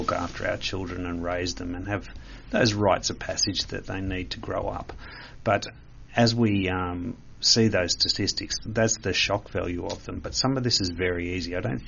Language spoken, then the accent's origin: English; Bassendean, Western Australia, Australia; also born or lived in New South Wales; I was born in New South Wales, but was only there for a short period of time, so I'm really West Australian.